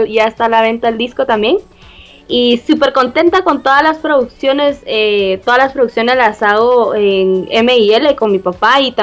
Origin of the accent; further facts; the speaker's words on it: Guatemala; ¿por qué cantas en inglés si sos de Guatemala?